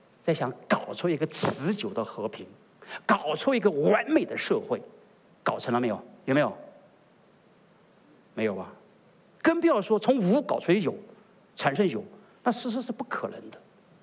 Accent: China; 你知道我们中国人呢，我是中国人，我在敢讲中国人

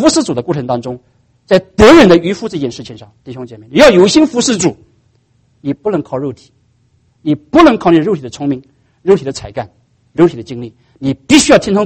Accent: China; 我们中国人总是求福求福求福啊！你到美国来也是求幸福的

